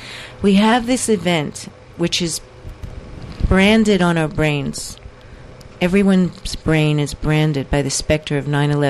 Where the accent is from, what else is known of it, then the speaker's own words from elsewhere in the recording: Brooklyn, New York, United States; I grew up in Brooklyn, and I saw that statue a lot, the Statue of Liberty.